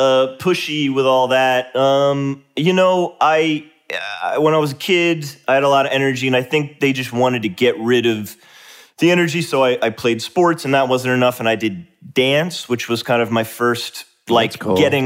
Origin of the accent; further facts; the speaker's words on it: Brooklyn, New York, United States; I grew up in Brooklyn, New York.